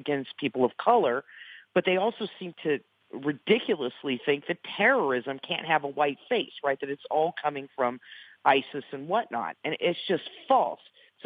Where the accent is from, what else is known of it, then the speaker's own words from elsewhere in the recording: Alabama, United States; My home state of Alabama, the LGBT community, has no protections.